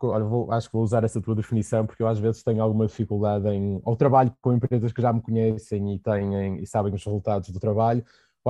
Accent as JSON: {"language": "Portuguese", "region": "Porto", "country": "Portugal", "tie": "born or raised there", "said": "Eu sou no Porto e contente de estar no Porto, a cidade onde nasci e onde vivi parte de, até chegar quase à maioridade e fazer a faculdade."}